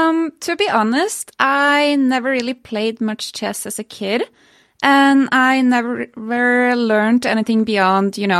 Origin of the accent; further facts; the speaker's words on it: Norway; Well, I'm from Norway